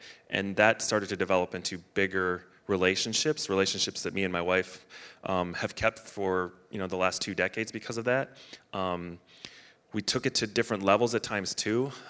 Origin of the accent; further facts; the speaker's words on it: Chicago, Illinois, United States; now in Minnesota, United States; We're from the Chicago area, so it's whatever the Minnesota nice is the opposite of that.